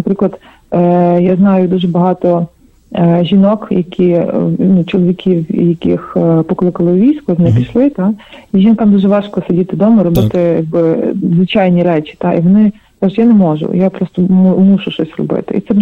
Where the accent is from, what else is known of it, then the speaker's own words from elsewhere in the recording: Kalush, Ivano-Frankivsk Oblast, Ukraine; Так, я з Івано-Франківська. Я родом сама з Калуша, але більшість часу свого життя жила в Івано-Франківську. Далі приїхала в Київ, і зараз наразі я перебуваю з березня місяця, я перебуваю в Івано-Франківську знову.